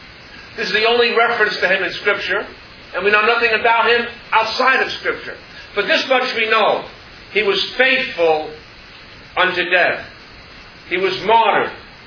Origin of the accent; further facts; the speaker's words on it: New York, United States; born there; I was born here in New York. I live in New York.